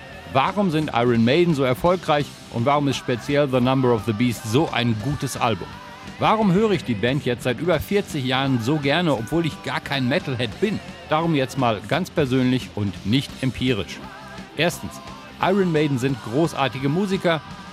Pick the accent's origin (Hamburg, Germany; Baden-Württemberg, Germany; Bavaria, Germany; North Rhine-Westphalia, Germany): North Rhine-Westphalia, Germany; Dortmund; Ich komme aus Dortmund.